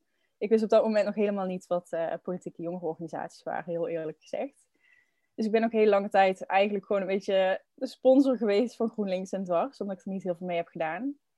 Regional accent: Oorsbeek, Limburg, Netherlands; Ik ben 23 jaar. Ik kom uit Oorsbeek. Dat is een klein dorpje gelegen in Zuid-Limburg. Waarschijnlijk heb je er nog nooit van gehoord, kan ik me voorstellen, want het is ook echt super klein. Hier woon ik al mijn hele leven bij mijn ouders.

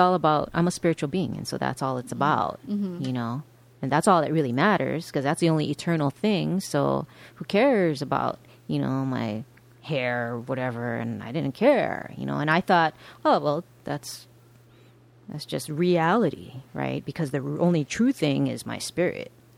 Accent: Hawaii, United States; We're from Hawaii, so we got a little bit of Hawaii flavor in here sometimes.

